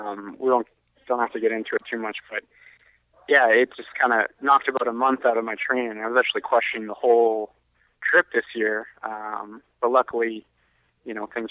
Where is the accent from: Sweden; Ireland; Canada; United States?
Canada; I mean, they welcome you with open arms